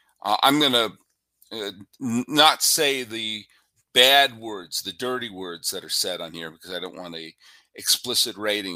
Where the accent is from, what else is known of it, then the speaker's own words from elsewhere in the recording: New England, United States; You know, the Red Sox, I grew up in New England.